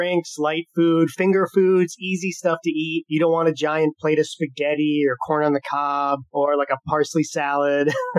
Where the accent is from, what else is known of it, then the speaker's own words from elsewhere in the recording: New England, United States; You know, obviously we're from New England.